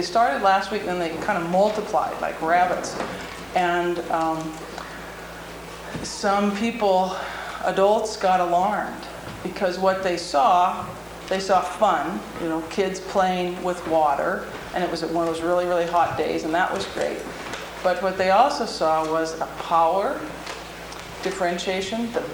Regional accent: Grand Forks, North Dakota, United States; I'm from Grand Forks, North Dakota.

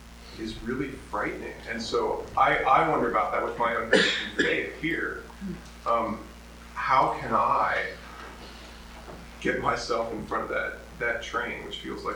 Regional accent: United States; that's so frightening enough for me as an American

